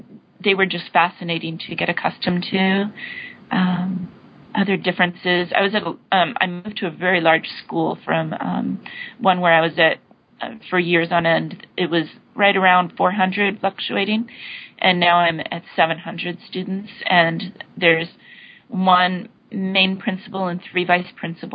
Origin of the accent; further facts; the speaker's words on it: Alaska, United States; also born or lived in Oregon; now in Hong Kong; Well, I grew up in Alaska, and then I moved to Oregon